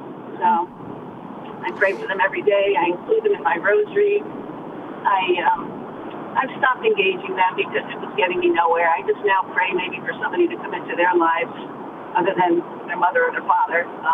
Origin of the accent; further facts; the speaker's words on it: Parsippany, New Jersey, United States; Oh, my gosh, yes, okay. I grew up in Parsippany, so...